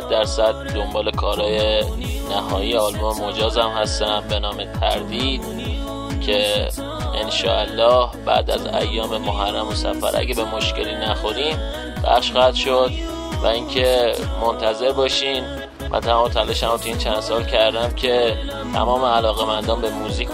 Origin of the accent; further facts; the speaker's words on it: Tehran, Tehran Province, Iran; born there; متولد 18 آبان 1363 در تهران به دنیا آمدم.